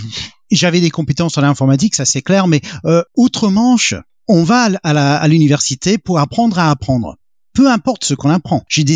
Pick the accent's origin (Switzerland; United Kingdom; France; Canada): United Kingdom; accent: British; French is a second language; moved away as an adult; also born or lived in Belgium; je reste un petit peu britannique quand même, avec un petit accent britannique, ça c'est un peu normal. Donc j'ai grandi au Royaume-Uni